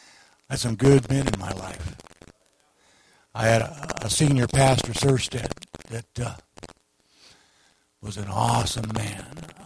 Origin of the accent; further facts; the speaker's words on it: Hood River, Oregon, United States; I was raised up in Hood River, Oregon. That's where the Lord saw fit to take me in.